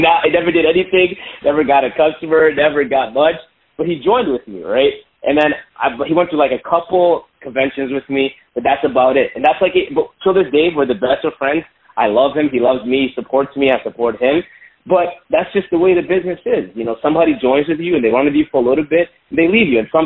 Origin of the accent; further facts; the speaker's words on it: Connecticut, United States; I'm hail from Connecticut. Connecticut is a small state in Northeast America.